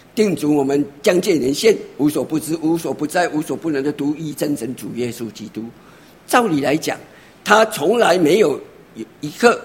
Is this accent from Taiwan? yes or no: yes; Taiwan; 你现在要问我们台湾人说平安重不重要？